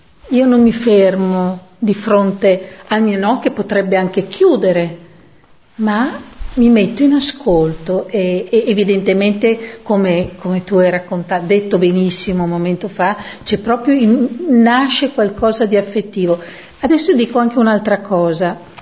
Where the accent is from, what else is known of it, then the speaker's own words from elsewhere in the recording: Friuli-Venezia Giulia, Italy; io che sono friulana, non di Aquileia ma più montana